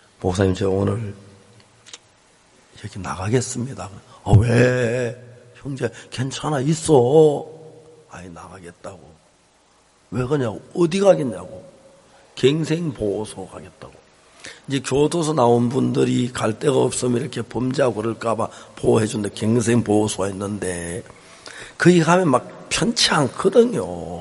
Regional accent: Seonsan, North Gyeongsang, South Korea; 제 고향이 경북 선산인데

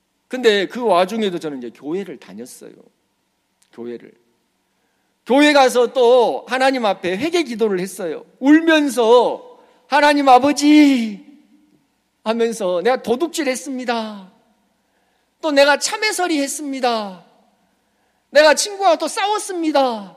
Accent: Gwangju, South Korea; 그 산에 제가 이제 고향이 광주인데 무등산을 자주 올라갔습니다.

